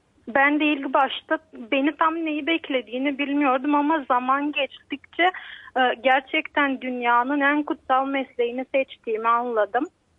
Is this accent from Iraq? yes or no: no; Silistra, Silistra Province, Bulgaria; 21 yaşındayım. Silistra tarafındanım. Tarla işleyen bir anne babanın çocuğuyum.